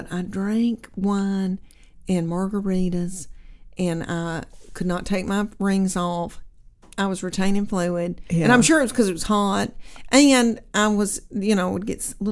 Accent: Knoxville, Tennessee, United States; the show that I have once a year in my hometown, which I do a lot in Knoxville

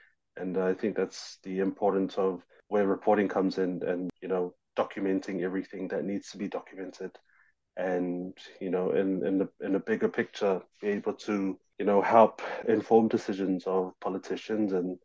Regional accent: Samoa; I'm from Samoa, a small island in the South Pacific, population of just less than 200,000. I was born and bred there. Coming to Essex was through a scholarship program

